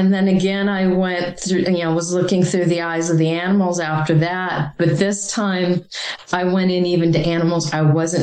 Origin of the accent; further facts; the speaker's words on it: Iowa, United States; You know, I grew up in Iowa in very, you know, rural, you know, farming community. And this was in the 1960s.